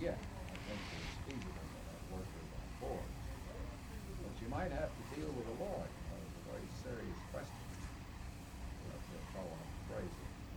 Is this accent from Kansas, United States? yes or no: no; West Bend, Wisconsin, United States; I'm from West Bend. Been on that record for a long time.